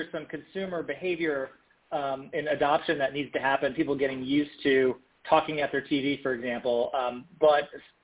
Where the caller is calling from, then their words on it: Los Angeles, California, United States; Calling from Los Angeles, California.